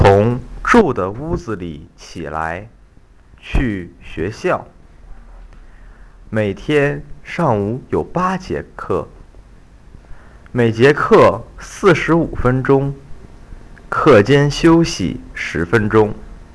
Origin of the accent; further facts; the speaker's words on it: Heilongjiang, China; 我来自黑龙江省。黑龙江省位于中国东北部，是一个风景优美、景色宜人的小城。黑龙江省盛产各种粮食、谷物，以及各种蔬菜、水果。